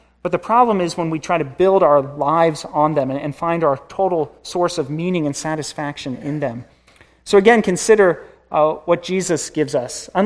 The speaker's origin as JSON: {"language": "English", "town": "Lancaster", "region": "Pennsylvania", "country": "United States", "said": "I'm from Lancaster"}